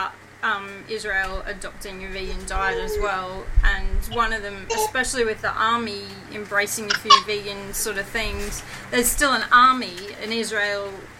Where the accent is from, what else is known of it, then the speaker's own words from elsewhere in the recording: Bougainville, Papua New Guinea; moved away; Yeah, well, it was the closest school to where we just moved, when we moved here from Bougainville Island in Papua New Guinea, so, yeah.